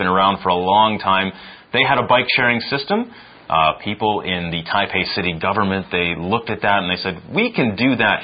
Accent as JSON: {"language": "English", "town": "Saskatoon", "region": "Saskatchewan", "country": "Canada", "said": "I am from a very small city, and it's kind of hard to say for a lot of people. It's called Saskatoon."}